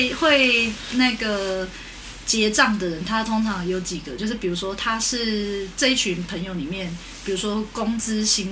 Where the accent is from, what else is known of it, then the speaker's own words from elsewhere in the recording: Taiwan; 因为像我是台湾人